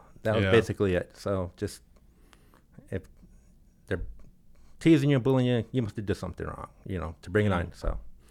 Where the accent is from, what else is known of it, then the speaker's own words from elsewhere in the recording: Chicago, Illinois, United States; Well, I was born and raised in Chicago, okay. Illinois. That's my hometown.